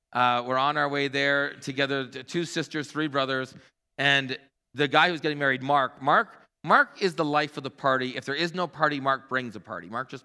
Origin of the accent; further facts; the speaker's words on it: Hamilton, Ontario, Canada; I belong to Christ before I am a Hamiltonian. I belong to Christ before I am a Canadian.